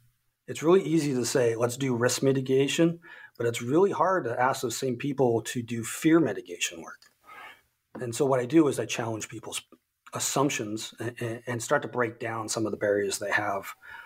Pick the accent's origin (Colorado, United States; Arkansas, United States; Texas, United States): Colorado, United States; Golden; So this is when I lived in Colorado. I grew up in Golden and lived in Golden.